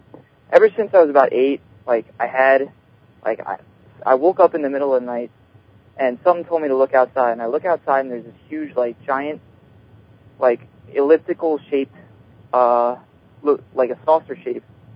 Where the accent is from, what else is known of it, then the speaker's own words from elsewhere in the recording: Freehold, New Jersey, United States; Hi, James. … I'm from Freehold, New Jersey.